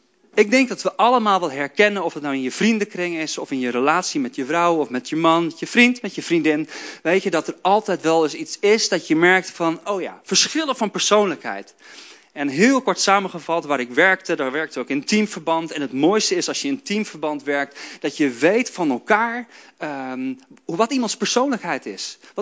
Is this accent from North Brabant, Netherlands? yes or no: no; Groningen, Netherlands; komt uit Amerika, ik kom uit Noord-Groningen.